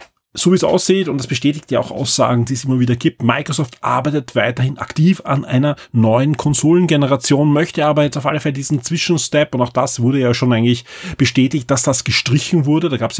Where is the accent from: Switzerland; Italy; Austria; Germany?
Austria; Und ja, ich als Österreicher kann da nur sagen